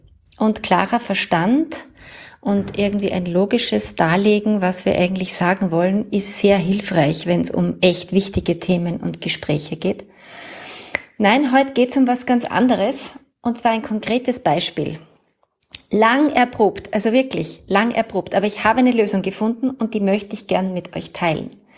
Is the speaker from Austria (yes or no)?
yes; Vienna, Austria; Ich werde weißer Spritzer sagen, weil ich komme ja aus Wien.